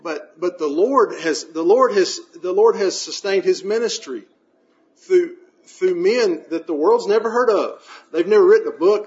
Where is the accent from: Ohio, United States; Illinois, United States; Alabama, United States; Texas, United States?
Alabama, United States; I'm from Alabama. Sometimes I struggle with my words.